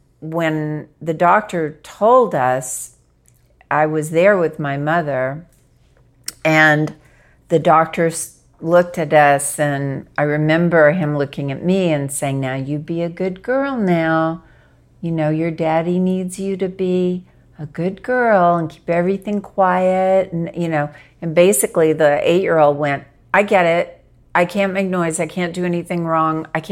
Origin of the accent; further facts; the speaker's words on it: Arkansas, United States; My dad was a freight train conductor, and I grew up in Arkansas